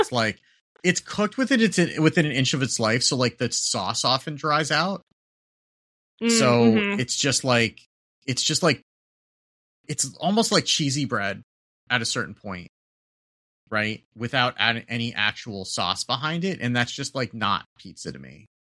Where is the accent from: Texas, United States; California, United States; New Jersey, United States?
New Jersey, United States; I mean, I grew up in Jersey, so like I have very specific feelings about pizza, especially up here.